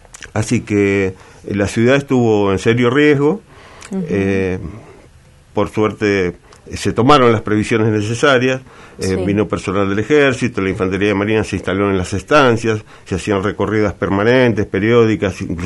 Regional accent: Argentina

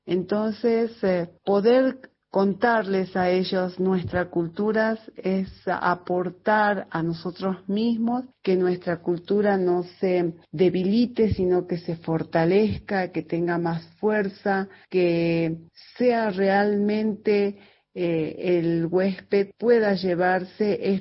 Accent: Maimará, Jujuy, Argentina; soy oriunda de Maimará. Mi esposo es de Cochinoca, y también es originario de los pueblos puneños.

